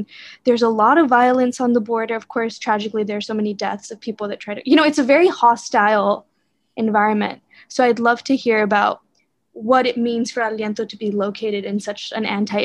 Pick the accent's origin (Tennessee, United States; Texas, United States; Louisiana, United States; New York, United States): Texas, United States; I'm from Texas, and you know, that's so, you know, the Southwest is such a different terrain than California